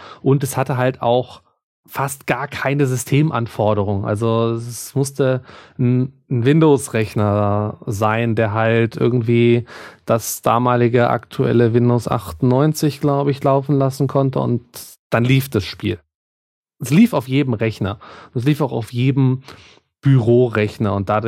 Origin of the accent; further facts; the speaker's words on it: Schleswig-Holstein, Germany; born there; now in Munich, Germany; gebürtiger Schleswig-Holsteiner, inzwischen in München verortet